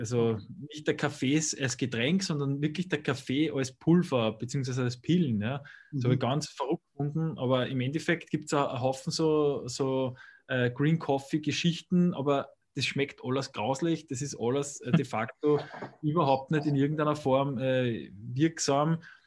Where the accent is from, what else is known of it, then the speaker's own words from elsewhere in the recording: Austria; Aus dem Grund war das für uns halt immer sehr wichtig, als Österreicher, als Patrioten, dass wir sagen, wir haben so viele tolle Sachen in unserem Land